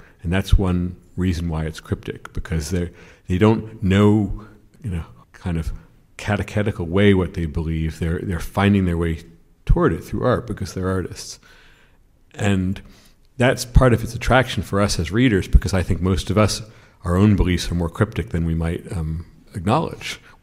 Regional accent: Albany, New York, United States; And I grew up in Albany, or in a suburb of Albany

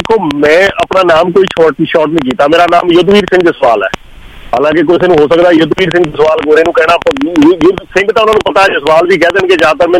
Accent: Punjab, India; ਮੈਨੂੰ ਇਸ ਗੱਲ 'ਚ ਕੋਈ ਸ਼ਰਮ ਥੋੜ੍ਹੀ ਆ ਕਿ ਠੀਕ ਆ ਜੀ ਮੈਂ ਇੰਡੀਆ ਤੋਂ ਆ ਜਾਂ ਪੰਜਾਬ ਤੋਂ ਆ ਜਾਂ ਅਸੀਂ ਰਾਜਪੂਤ ਹਾਂ

